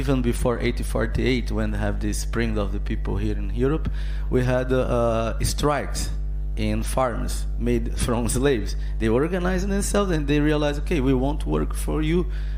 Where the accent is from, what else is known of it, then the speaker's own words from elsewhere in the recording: Rio de Janeiro, Brazil; English is a second language; I'm from Rio de Janeiro as well.